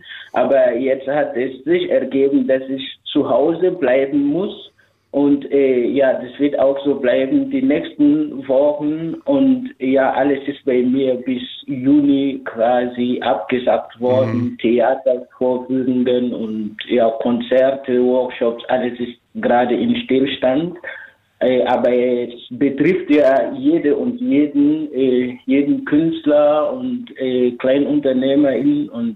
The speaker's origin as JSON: {"language": "German", "country": "Burkina Faso", "tie": "born or raised there", "said": "damit bin ich auch in Burkina irgendwie aufgewachsen, vor allem in der Schulzeit."}